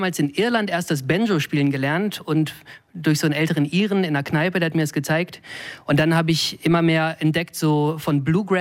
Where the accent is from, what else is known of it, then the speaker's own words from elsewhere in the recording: Lemgo, North Rhine-Westphalia, Germany; Und dann hatte ich ein Konzert in meiner Heimatstadt in Lemgo.